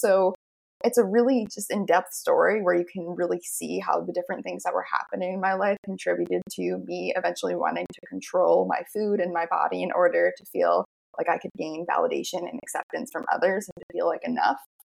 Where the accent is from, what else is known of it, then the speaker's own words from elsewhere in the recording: Massachusetts, United States; So I'm from Massachusetts and the town I'm from is in like Western Massachusetts. So there were really no eating disorder centers in my town.